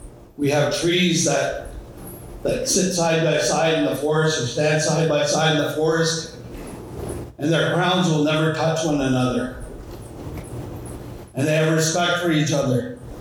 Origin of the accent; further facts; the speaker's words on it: Christian Island, Ontario, Canada; And I'm from the Wolseley First Nation on Christian Island, that's where I grew up. I spent most of my life there until I joined the military.